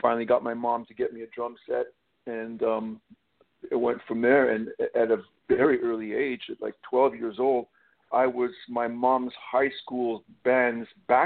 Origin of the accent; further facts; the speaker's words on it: Canada; I grew up in Canada and basically started playing hockey at the age of 3.